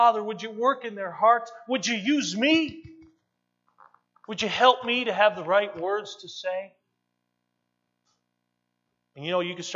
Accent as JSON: {"language": "English", "town": "Westfield", "region": "Massachusetts", "country": "United States", "tie": "born or raised there", "said": "I grew up in Westfield, Massachusetts. That's where I met this young lady."}